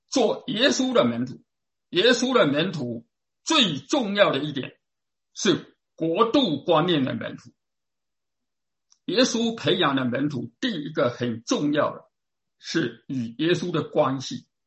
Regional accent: China; 我们中国人从哪里来？从两河流域进入中国的

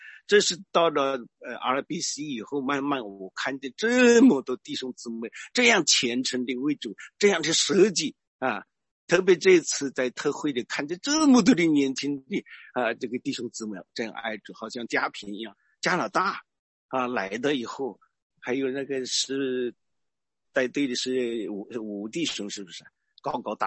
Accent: United States; 我是谁，啊，我从哪里，我从美国来

